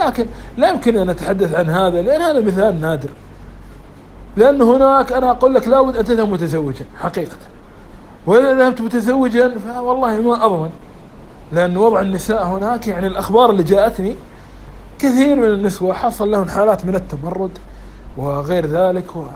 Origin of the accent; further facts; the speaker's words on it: Kuwait; حتى عندنا في الكويت مركز طبي يترجم الكتب الطبية